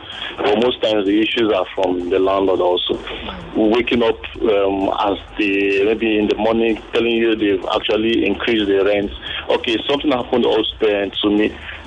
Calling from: Satellite Town, Lagos, Nigeria; Calling from Satellite Town.

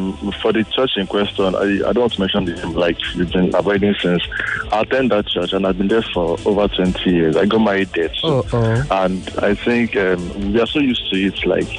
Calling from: Lagos, Nigeria; I'm calling from Lagos.

